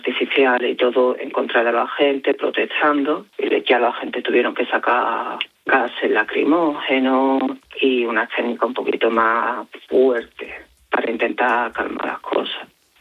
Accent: Spain; also born or lived in United States; Yo tengo doble ciudadanía, soy tanto español como americano.

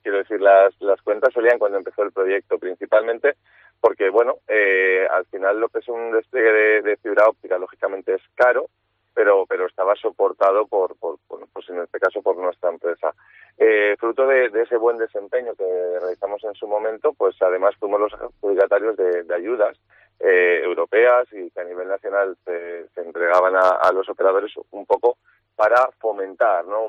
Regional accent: Cantabria, Spain; para mí como cántabro, un orgullo

